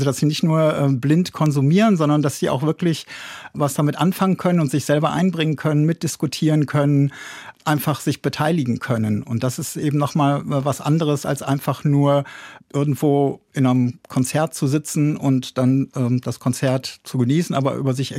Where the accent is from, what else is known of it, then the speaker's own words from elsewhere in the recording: North Rhine-Westphalia, Germany; moved away as an adult; ich komme eigentlich aus Münsterland, bin dann hier ins Rhein-Main-Gebiet beruflich gezogen